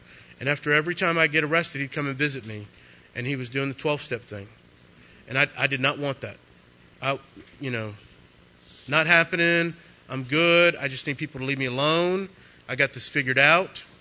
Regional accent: Lockhart, Texas, United States; born there; We came out here because this is really close to home. I was born in Lockhart. My mom and dad live in Kyle.

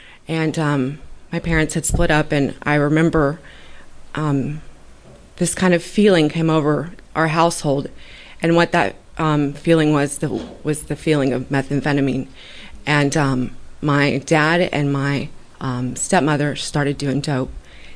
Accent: Dallas, Texas, United States; I moved to Oklahoma City. I'm from Dallas.

